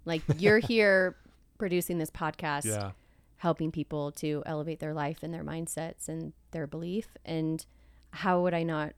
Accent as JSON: {"language": "English", "region": "Utah", "country": "United States", "tie": "born or raised there", "said": "So I grew up here in Utah, and I think I always wanted to go into the medical field."}